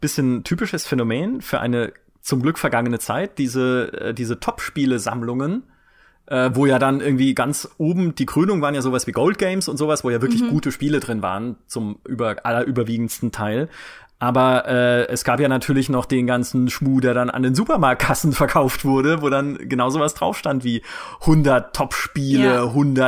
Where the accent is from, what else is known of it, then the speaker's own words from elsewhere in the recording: Karlsruhe, Baden-Württemberg, Germany; ich komme aus Karlsruhe